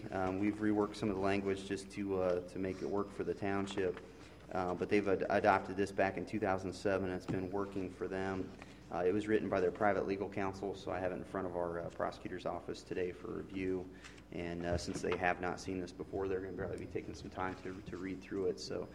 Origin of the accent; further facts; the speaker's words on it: Ashley, United States; So I was born and raised up in the Ashley area